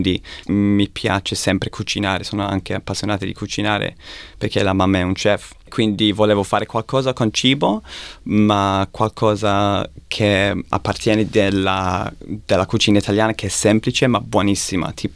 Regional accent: Australia; Italian is a second language; come sappiamo non sono italiano, quindi essere un australiano che è riconosciuto a fare questi panini italiani

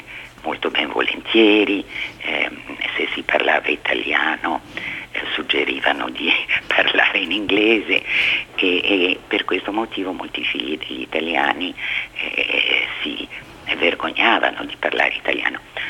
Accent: Bolzano, Trentino-Alto Adige, Italy; born there; Sì, sono nata in Italia, a Bolzano.

